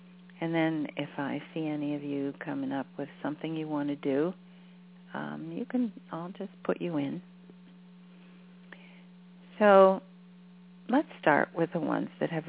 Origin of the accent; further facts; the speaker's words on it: Cleveland, Ohio, United States; I grew up in Cleveland. Know it very well.